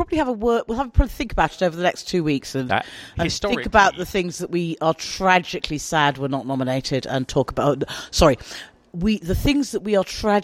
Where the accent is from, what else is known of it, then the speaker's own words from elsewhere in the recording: United Kingdom; I'm British